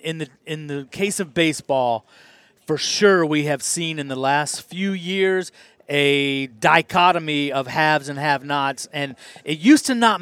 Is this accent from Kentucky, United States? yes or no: no; Georgia, United States; And remember, I grew up in Georgia, so, like, you know, my wheelhouse was